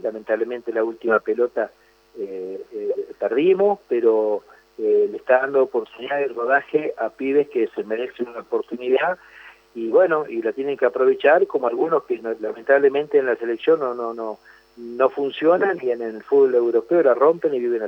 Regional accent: Argentina; nosotros nos duele como argentino

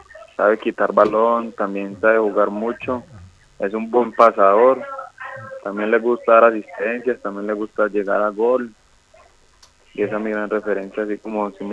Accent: Medellín, Antioquia, Colombia; Soy criado de toda la vida aquí en Medellín.

